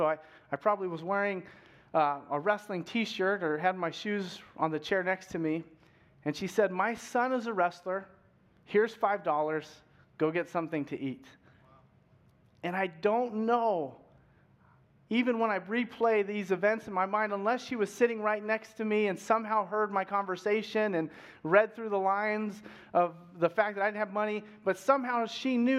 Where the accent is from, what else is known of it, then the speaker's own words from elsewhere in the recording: Bakersfield, California, United States; moved away; We just moved from Bakersfield 3 months ago. And so whenever we tell people we're from Bakersfield, we then follow it up and tell them that we've heard all the jokes.